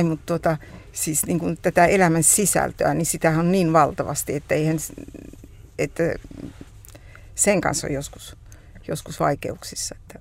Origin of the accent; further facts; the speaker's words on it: Oulu, North Ostrobothnia, Finland; now in Helsinki, Finland; me muutettiin Oulusta pääkaupunkiseudulla.